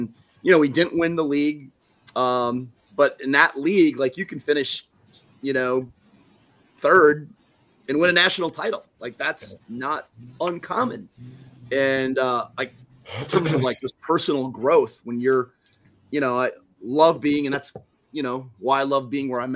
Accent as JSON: {"language": "English", "region": "Wisconsin", "country": "United States", "tie": "born or raised there", "said": "And growing up in Wisconsin, one of the cool things about being, you know, like Division III obviously is very regional, right?"}